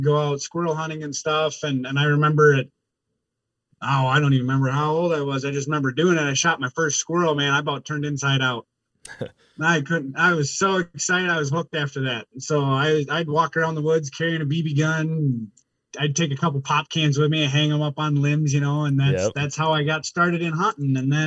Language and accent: English; Wisconsin, United States; Okay. Well, so I born and raised in Wisconsin